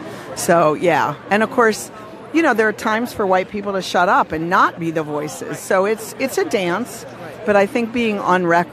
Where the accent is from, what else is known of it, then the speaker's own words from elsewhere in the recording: Minneapolis, Minnesota, United States; I'm from Minneapolis